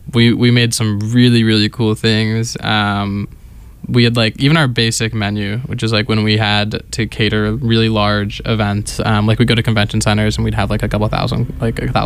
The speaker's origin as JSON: {"language": "English", "region": "California", "country": "United States", "said": "I am from Southern California, missing the sunshine today as it snows on a spring day."}